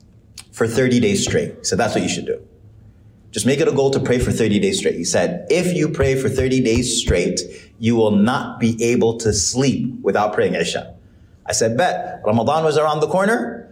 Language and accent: English; Sudan; And it came out of Sudan. And Sudan's my hometown. That's why I'm biased.